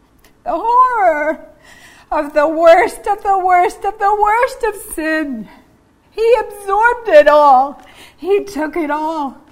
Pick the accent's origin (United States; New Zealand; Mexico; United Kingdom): New Zealand; accent: New Zealand; moved away; I grew up in New Zealand. Did you know that? I'm impersonating an American. When I first came to this church, I had an accent. I talked like that all the time, and I was very New Zealand